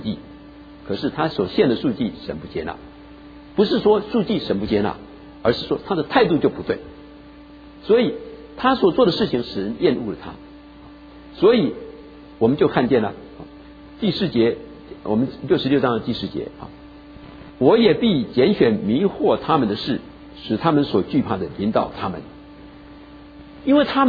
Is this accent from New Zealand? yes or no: no; China; 因为跟我们中国人有点类似，我们中国人说怎么样呢